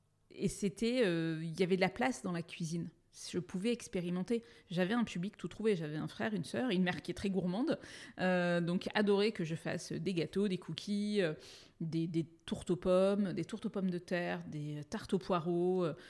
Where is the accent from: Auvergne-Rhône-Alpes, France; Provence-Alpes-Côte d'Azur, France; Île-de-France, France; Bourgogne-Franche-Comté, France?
Provence-Alpes-Côte d'Azur, France; Istres; born there; moi je suis du Sud, je suis née à Istres, à côté de Marseille.